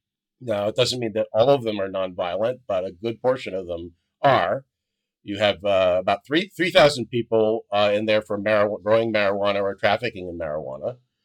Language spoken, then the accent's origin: English; Wilkes-Barre, Pennsylvania, United States; this judge from my hometown, Wilkes-Barre, Pennsylvania